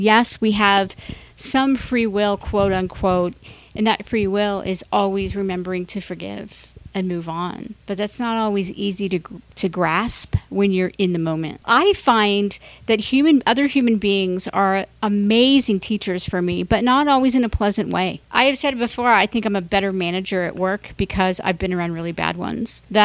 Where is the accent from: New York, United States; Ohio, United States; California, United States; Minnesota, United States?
Ohio, United States; I know growing up in Ohio, everybody looked the same, addressed the same, and all that kind of stuff.